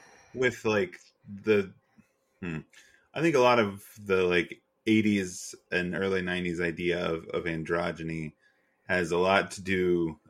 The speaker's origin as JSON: {"language": "English", "region": "North Carolina", "country": "United States", "tie": "born or raised there", "said": "I grew up largely in Western North Carolina and we had a very strict dress code in high school."}